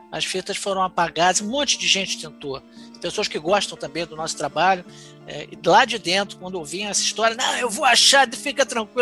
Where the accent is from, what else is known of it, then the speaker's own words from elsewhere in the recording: Rio de Janeiro, Brazil; Sou do Grajaú.